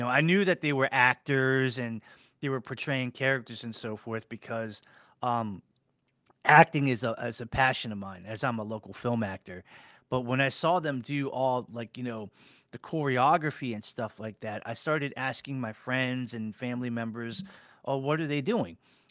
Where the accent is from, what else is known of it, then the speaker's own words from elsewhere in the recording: Annapolis, Maryland, United States; Back in the days in the 80s, growing up in Annapolis, Maryland, there wasn't a lot of Asian diversity as there is today.